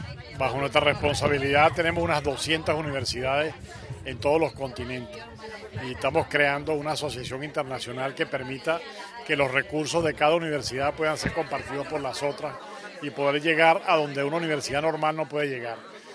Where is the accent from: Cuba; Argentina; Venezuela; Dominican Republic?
Venezuela; Caracas, Capital District; Yo soy venezolano, nacido en Caracas, vivió todo, de 50 años que tengo de jesuita, he vivido 47 en Venezuela.